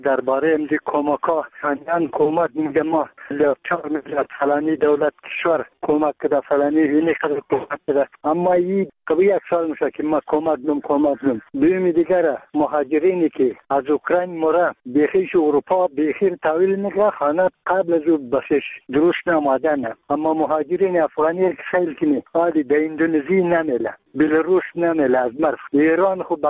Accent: Bamyan, Afghanistan; ما یک تن از بامیانیم.

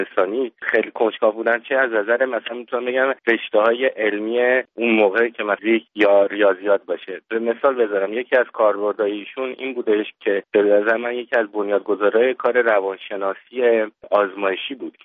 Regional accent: Iran; ما که ایرانی هستیم

